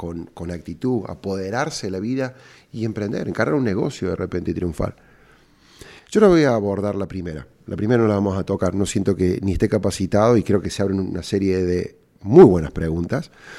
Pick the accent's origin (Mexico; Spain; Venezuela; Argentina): Argentina; Córdoba; cordobés y emprendedor.